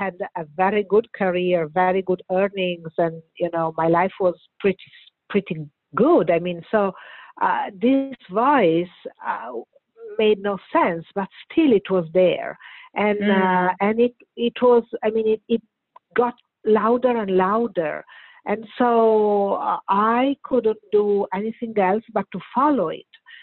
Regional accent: Bologna, Emilia-Romagna, Italy; And I remember it was Christmas Eve in my hometown, Bologna.

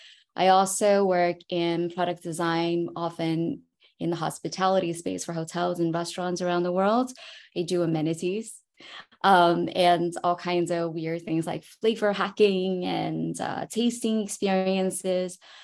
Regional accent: New York City, New York, United States; so I grew up in New York City, but now I'm in the Hudson Valley

